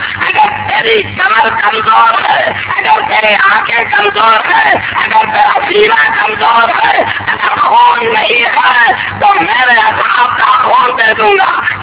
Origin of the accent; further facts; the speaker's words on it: India; یہاں کے انسان میں ہندوستان سے تعلق رکھتا ہوں